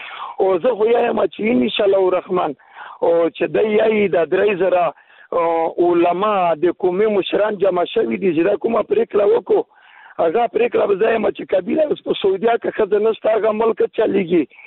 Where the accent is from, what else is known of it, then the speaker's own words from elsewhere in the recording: Afghanistan; now in Pakistan; او زه په پاکستان یم، افغان مهاجر یم.